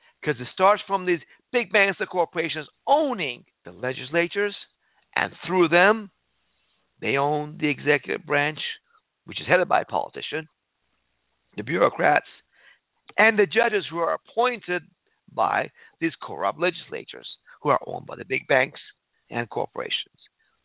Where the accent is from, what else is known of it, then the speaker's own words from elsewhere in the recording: Iran; English is a second language; now in United States; I couldn't speak about this stuff when I grew up in Iran. But in America, we have that right.